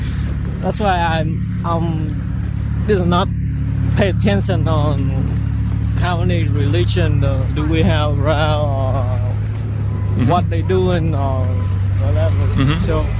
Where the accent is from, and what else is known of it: Vietnam